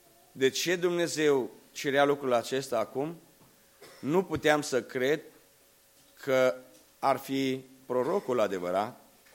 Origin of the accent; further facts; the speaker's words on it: Bihor County, Romania; Eu vin din România, din județul Bihor, de lângă Oradea